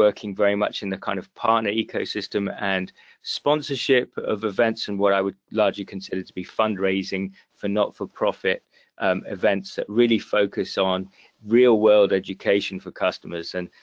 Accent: United Kingdom; as you might get from my accent, I'm actually from the UK, and my journey is not particularly orthodox.

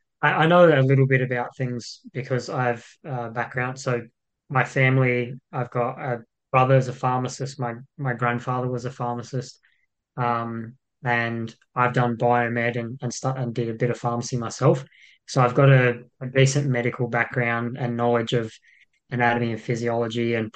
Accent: Broken Hill, New South Wales, Australia; now in Gold Coast, Australia; So I'm from Broken Hill. I'm from the middle of nowhere. So I'm a country boy. I've been on the Gold Coast for about 20 years though.

